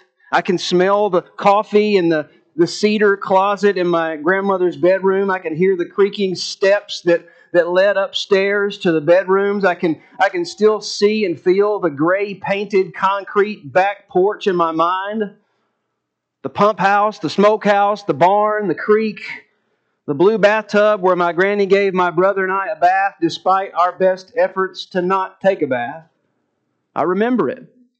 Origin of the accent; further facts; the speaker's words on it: Columbia, Tennessee, United States; I grew up in Columbia, Tennessee, and we moved out over 20 years ago, but I still drive by the house that I grew up